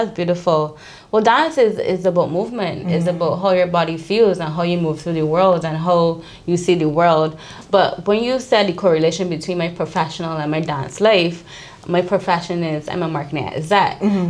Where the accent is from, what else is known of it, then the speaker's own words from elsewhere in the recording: England, United Kingdom; So I'm an English girl.